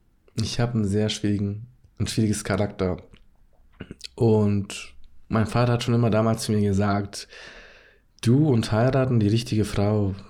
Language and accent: German; Germany; born there; Ich bin geboren in Deutschland.